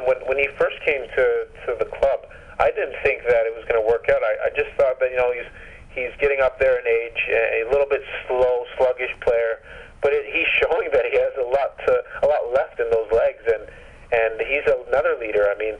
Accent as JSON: {"language": "English", "country": "Canada", "said": "As a Canadian, you know, international"}